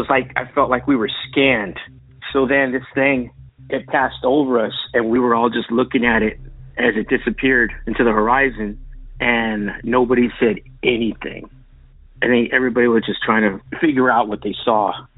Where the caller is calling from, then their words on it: San Antonio, Texas, United States; I'm calling from San Antonio, Texas, and this is my transportation story.